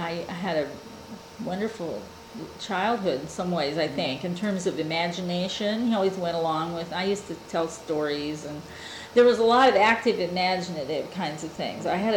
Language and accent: English; Portland, Oregon, United States; I was born here in Portland, Oregon.